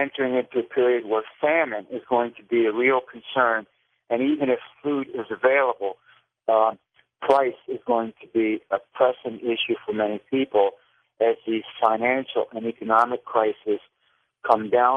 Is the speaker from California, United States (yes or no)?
no; Virginia, United States; I grew up in Virginia Tidewater, there in the southeastern part of the state.